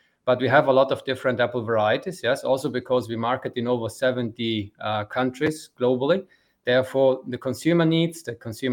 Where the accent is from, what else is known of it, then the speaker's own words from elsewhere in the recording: Trentino-Alto Adige, Italy; first language German; English is a second language; Well, it is the mother tongue of the majority of people living in South Tyrol is German. So even my mother tongue is German, even though I'm Italian. And minority also speaks Latin. So we have actually three official languages in South Tyrol.